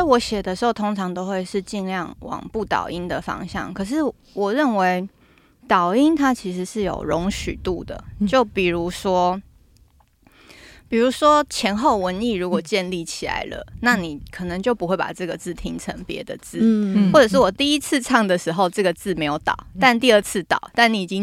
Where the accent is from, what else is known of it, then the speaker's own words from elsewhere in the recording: Taiwan; first language Taiwanese Hokkien; Chinese is a second language; 就是小时候在家里讲台语、然后到学校跟同学讲华语、那求学的时候考试可能学英文、然后看动漫的时候学日文、追 K-pop 学韩文